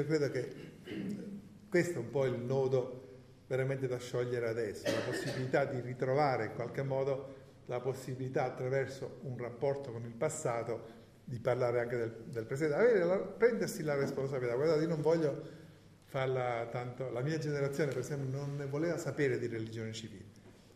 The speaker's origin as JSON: {"language": "Italian", "region": "Southern Italy", "country": "Italy", "accent": "southern Italian", "said": "lo dico sempre accentuando il mio accento meridionale, perché sono tutte e due categorie tipiche del Sud"}